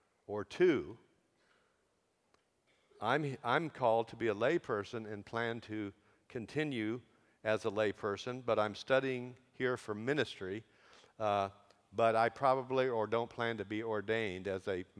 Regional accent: United States; And I'm from the United States, of course.

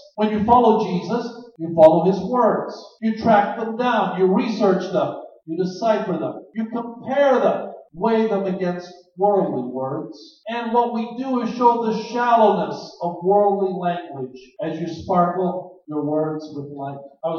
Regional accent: United States; Now, I'm an American, and this is an affront to Americanism. We believe that in the beginning was the deed.

